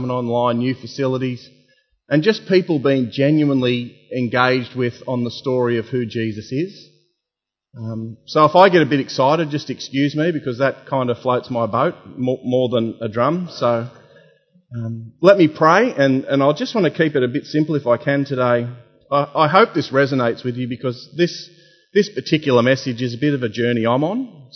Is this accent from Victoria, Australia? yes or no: no; Campbelltown, New South Wales, Australia; I am from Campbelltown originally